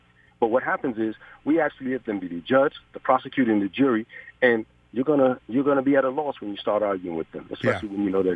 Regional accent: New York, United States; also born or lived in Boston; now in Washington, D.C. area, United States; I grew up in New York. I went to college in Boston, lived up in Boston, and then I came down to D.C., Maryland area.

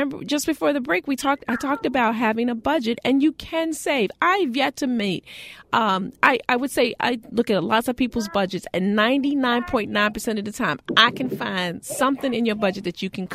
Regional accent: Baltimore, Maryland, United States; I know, I almost slipped because I'm from Baltimore, so I had to check myself

